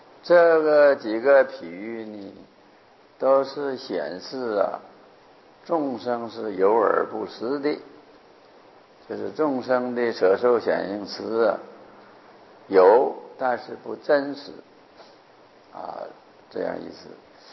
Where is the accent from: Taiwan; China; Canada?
China; 我们中国人呢不太明显的有这种执着